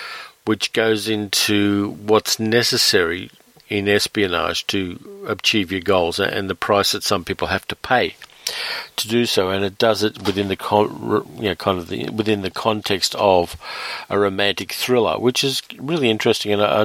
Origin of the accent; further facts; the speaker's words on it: Sydney, New South Wales, Australia; But Mission Impossible 2, the one that's set pretty much in my hometown of Sydney, is a spy movie remake of Notorious.